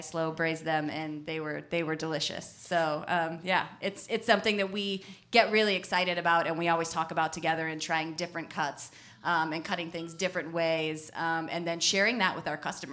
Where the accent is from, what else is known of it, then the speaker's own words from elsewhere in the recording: Missouri, United States; now in Wisconsin, United States; And, you know, I've really found here in Wisconsin, I'm originally from Missouri